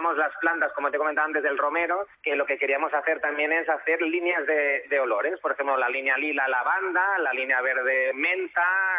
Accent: Barcelona, Catalonia, Spain; yo soy de Barcelona

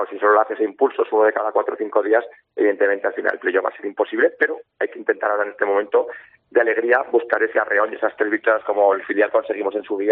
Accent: Jaca, Aragon, Spain; yo soy de aquí, o sea, soy de Jaca, soy jugador del Huesca, me siento aquí súper cómodo, súper a gusto

